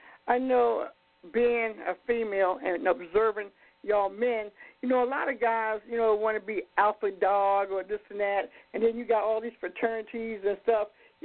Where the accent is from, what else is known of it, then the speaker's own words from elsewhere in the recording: Baltimore, Maryland, United States; now in California, United States; because I'm from Baltimore, and, you know, I moved to California, and it seemed like I just perked up because it had more days of sun, you know.